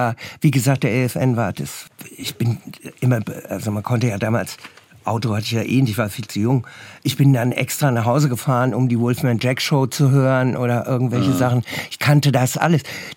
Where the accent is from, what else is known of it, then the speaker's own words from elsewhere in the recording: Hesse, Germany; ich bin ja aus Hessen, es gab halt Radio, normales Radio.